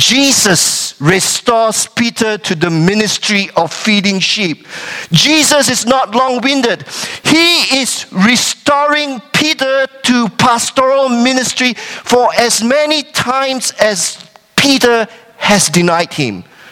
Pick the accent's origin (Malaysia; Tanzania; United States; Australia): Malaysia; I grew up in Malaysia, where there are the same type of weather and there's the same type of beach.